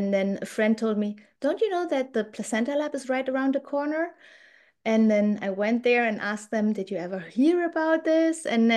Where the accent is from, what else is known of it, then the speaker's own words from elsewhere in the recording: Germany; I'm from Germany.